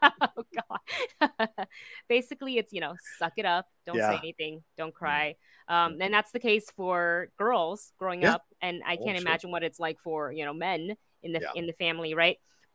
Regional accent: Taiwan; It's like with being born and raised in Taiwan, and you kind of grow up around the even if you're a girl, be tough.

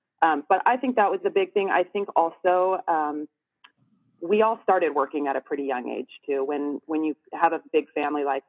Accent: Northwest, United States; I'm from the Northwest.

